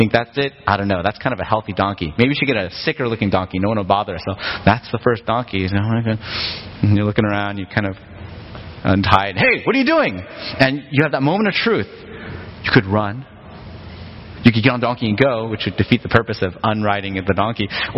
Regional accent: United States; growing up in America, I think that's a dictator.

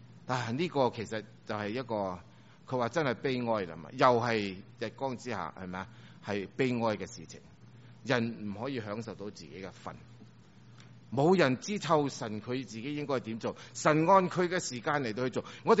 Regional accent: China; 我们食东西的文化，我们中国人是更加厉害，是不是？

